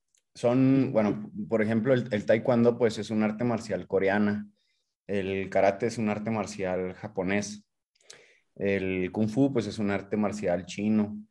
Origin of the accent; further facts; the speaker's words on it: Nuevo Casas Grandes, Chihuahua, Mexico; yo no soy de aquí, de Chihuahua.